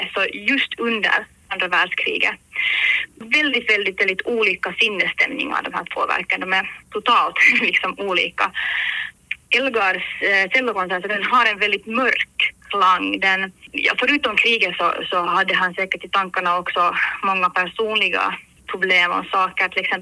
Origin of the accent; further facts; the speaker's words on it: Helsinki, Uusimaa, Finland; Jag kommer från Finland. Jag bor i Helsingfors och här är jag också uppvuxen.